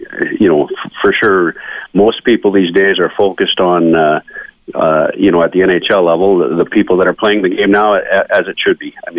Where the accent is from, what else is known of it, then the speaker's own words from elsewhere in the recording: Flin Flon, Manitoba, Canada; Well, I grew up in Flin Flon, Manitoba, which was a tremendous environment to grow up in as a young boy. I was born in the late 50s, so I'm 61. I played all my minor hockey there, junior hockey with the Flin Flon Bombers for 3 years.